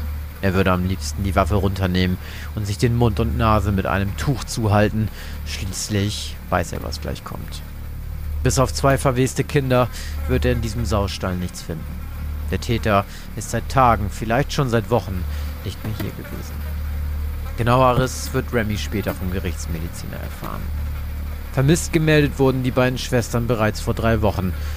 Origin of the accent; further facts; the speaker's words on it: Hambergen, Lower Saxony, Germany; ich komme aus Ostholz-Scharmbeck und eigentlich komme ich aus Hambergen.